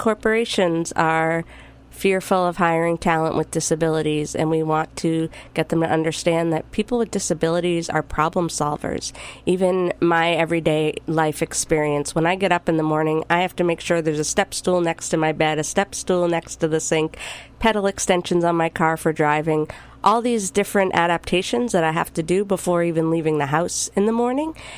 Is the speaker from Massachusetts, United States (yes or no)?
yes; Weymouth, Massachusetts, United States; Yes, I grew up in Weymouth.